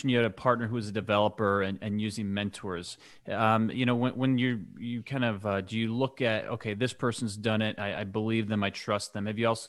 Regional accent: New York, United States; Dude, I grew up in the woods in Western New York.

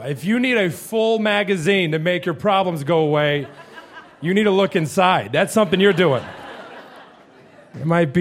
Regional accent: Missouri, United States; I'm from Missouri, man. I've drank whiskey and shot at squirrels.

